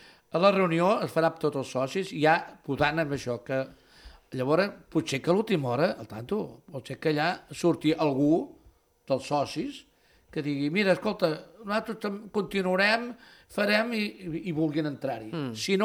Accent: Sant Pol de Mar, Catalonia, Spain; jo sóc de Sant Pol, però de tota la vida que hi som

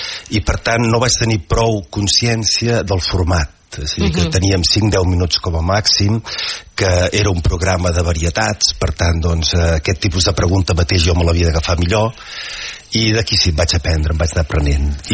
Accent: Catalonia, Spain; com a catalans que estimem Catalunya

